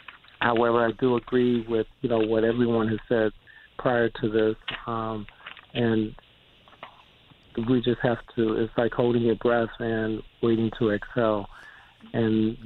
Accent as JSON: {"language": "English", "region": "North Carolina", "country": "United States", "tie": "born or raised there", "lives_now": "New York State, United States", "said": "I'm from North Carolina, born and raised"}